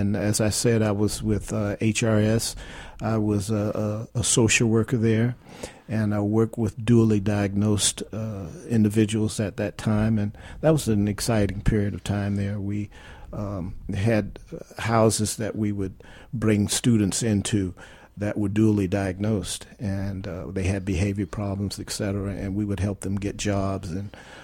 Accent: Gainesville, Florida, United States; Well, I'm from Gainesville, Florida, a graduate of the University of Florida.

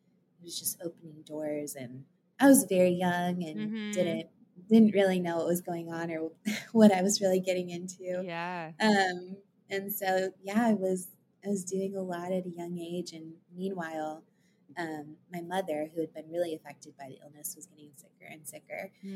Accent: Tampa, Florida, United States; The very short version is that I am a Florida native. I'm from Tampa. And I grew up there. I was born there.

